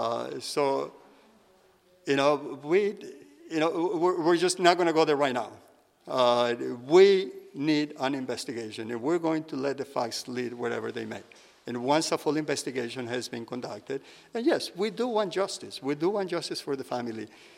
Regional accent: Teocaltiche, Jalisco, Mexico; now in United States; I'm from Teocaltiche, the town of Teocaltiche, Jalisco, small town. Boy that came here 15 years ago with $100 in my pocket.

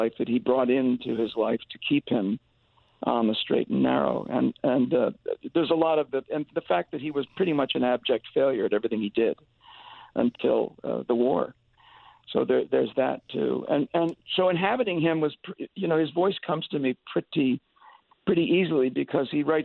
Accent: Connecticut, United States; I'm from Connecticut originally.

